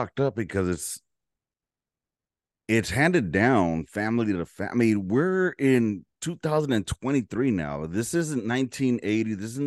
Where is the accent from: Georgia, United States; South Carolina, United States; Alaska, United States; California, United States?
California, United States; Los Angeles; growing up in South Central, I mean, we were very, very few.